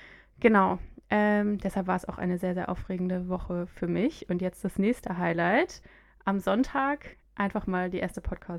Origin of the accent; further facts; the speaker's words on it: Freiburg, Baden-Württemberg, Germany; Ich komme auch aus Freiburg und bin 27 Jahre alt. Mama von 2-jährigen Zwillingen